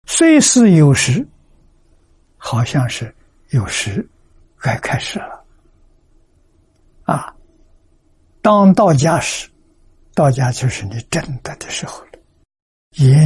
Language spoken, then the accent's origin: Chinese; China; 我们中国人讲的本善大学里面讲的至善